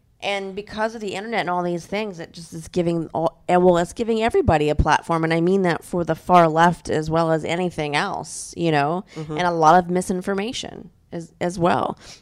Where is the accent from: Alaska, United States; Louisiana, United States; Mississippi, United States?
Louisiana, United States; I guess I'm from Louisiana, so a lot of that doesn't surprise